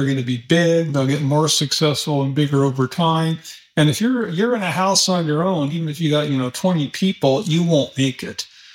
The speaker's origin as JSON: {"language": "English", "region": "Nebraska", "country": "United States", "tie": "born or raised there", "said": "I mean, I'm from Nebraska. It's a pretty nice area I grew up in."}